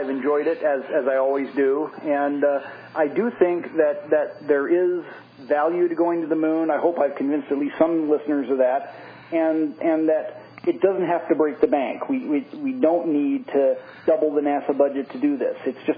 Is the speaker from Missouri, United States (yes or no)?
yes; Missouri, United States; I'm from Missouri, so you'll have to show me that it works.